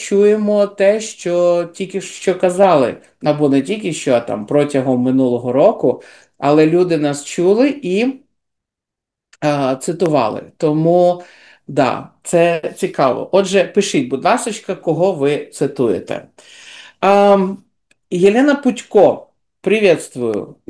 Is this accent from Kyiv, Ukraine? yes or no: yes; Kyiv, Ukraine; хоча я з Києва